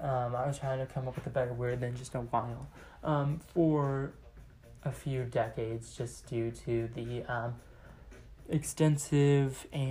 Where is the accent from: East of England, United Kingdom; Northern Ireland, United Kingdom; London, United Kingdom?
London, United Kingdom; now in United States; I am British, of course, and I was born in East London, and I lived there a long time, and then I finally moved out to here just a few months ago